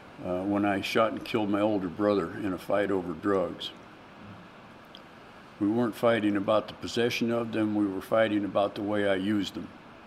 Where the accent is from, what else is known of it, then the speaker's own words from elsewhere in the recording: Van Nuys, California, United States; also born or lived in Santa Monica; I grew up down in this area. I was born in Santa Monica. And when I was seven, we moved to Van Nuys.